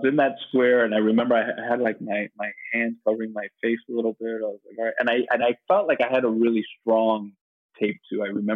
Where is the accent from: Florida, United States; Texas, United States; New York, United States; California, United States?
Florida, United States; Miami; I didn't know. I came from Miami. What did I know?